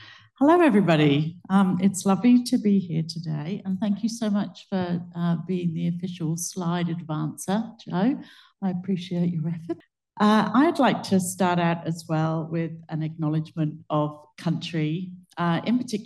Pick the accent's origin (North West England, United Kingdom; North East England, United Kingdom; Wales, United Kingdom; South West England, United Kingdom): South West England, United Kingdom; Plymouth; moved away as an adult; Some of you may have picked up my accent. I was born and brought up in the UK. This is a photograph of my hometown, Plymouth.